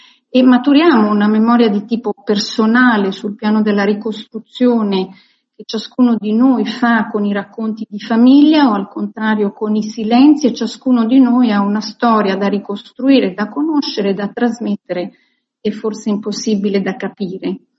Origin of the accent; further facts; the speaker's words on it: Israel; io sono cresciuta in Israele, siamo cresciuti così